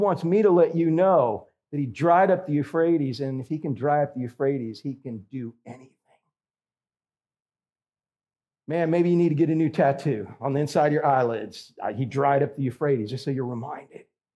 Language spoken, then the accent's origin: English; Florida, United States; I am a Florida cracker. Been born and raised in Florida my whole entire life.